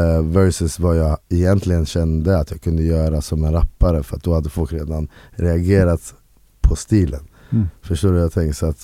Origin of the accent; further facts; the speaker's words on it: Uppsala, Uppsala County, Sweden; jag är från Uppsala, så jag behöver liksom flytta till Stockholm